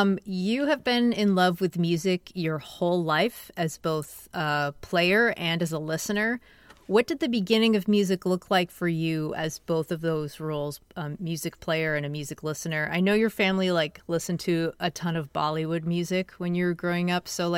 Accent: Walpole, Massachusetts, United States; I am also from Massachusetts.

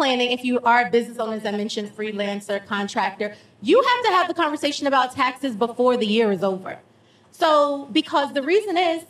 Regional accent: New York, United States; now in Georgia, United States; Like Matt and I, we're from New York. New York kills you.

